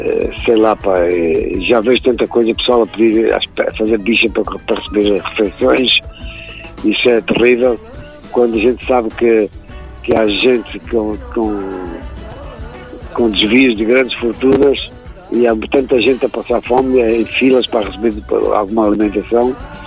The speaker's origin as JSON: {"language": "Portuguese", "country": "Angola", "moved": "yes", "said": "quando vim de Angola não tinha nada."}